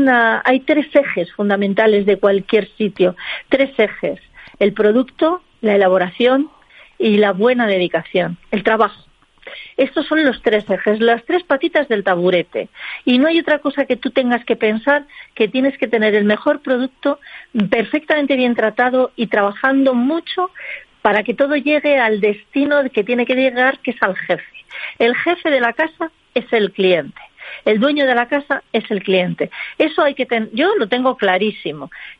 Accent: Spain; pero como yo soy de España, yo cuento la mía.

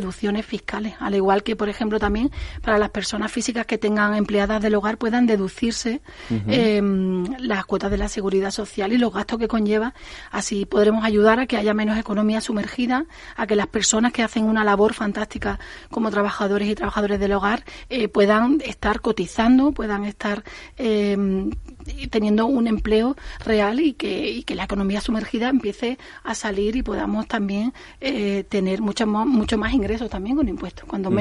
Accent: Jerez de la Frontera, Andalusia, Spain; como el de Jerez de la Frontera, que de donde yo soy.

